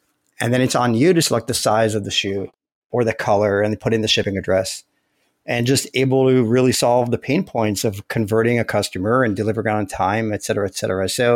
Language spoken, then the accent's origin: English; Israel; now in United States; I'm originally from Israel.